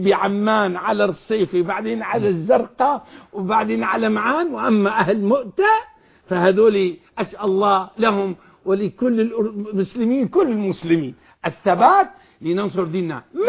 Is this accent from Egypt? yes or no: no; Najd, Saudi Arabia; لو قلت له عندنا في نجد ولا في اي مكان